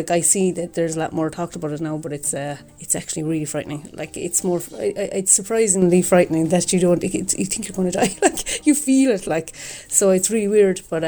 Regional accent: Fines, Munster, Ireland; I'm from Fines, County Limerick.

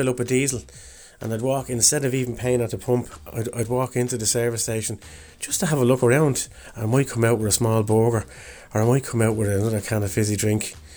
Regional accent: Tallaght, Leinster, Ireland; I'm from Talla in South County Dublin. I'm 52 years of age and I drive trucks for a living.

